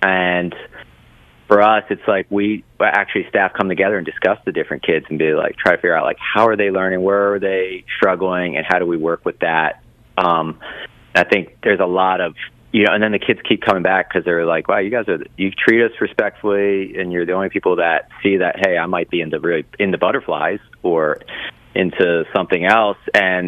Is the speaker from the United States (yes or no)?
yes; Baltimore, Maryland, United States; Most kids I knew went to college, and I grew up in Baltimore